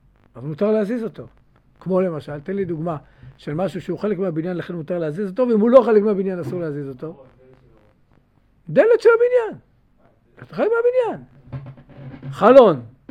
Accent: Jerusalem, Jerusalem District, Israel; כי אנחנו ירושלמים. אנחנו לא בני ברקים.

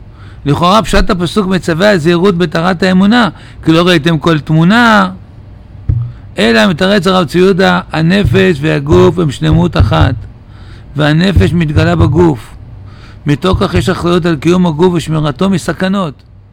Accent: Tel Aviv, Tel Aviv District, Israel; born there; ואמא שלי הגיעה לשם גם כן מפרס, התחתנו. לימים עלו להיות תל אביב, שם נולדתי

